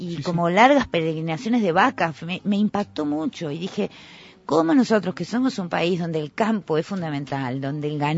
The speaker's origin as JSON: {"language": "Spanish", "region": "Montevideo", "country": "Uruguay", "said": "como buena montevideana"}